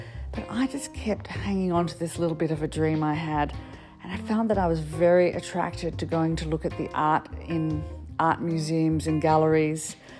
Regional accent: Sydney, New South Wales, Australia; I thought I really need to move back to where I grew up in Sydney.

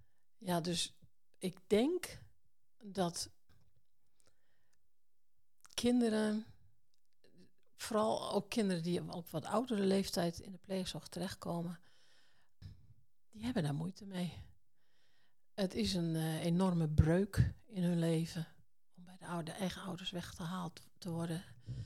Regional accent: Friesland, Netherlands; Ja, ik ben een Fries, hè? Wij zijn koppig.

